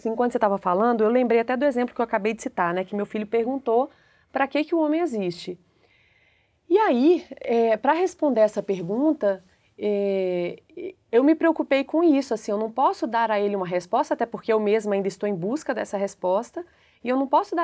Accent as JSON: {"language": "Portuguese", "country": "Brazil", "tie": "born there", "said": "Por que eu nasci no Brasil?"}